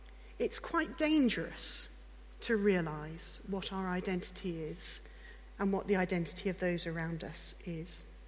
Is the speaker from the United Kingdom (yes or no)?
yes; United Kingdom; If I'm traveling, then the first thing about my identity after my name on my passport is that I'm British. I belong to this country.